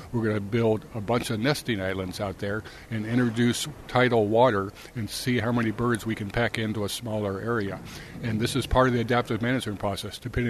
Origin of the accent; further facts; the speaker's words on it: San Francisco, California, United States; when I grew up in San Francisco